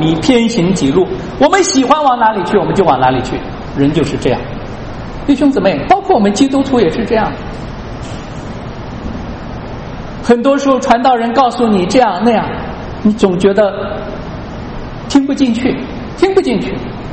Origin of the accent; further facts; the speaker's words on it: Qinghai, China; 我从小在青海长大，我知道牧羊人。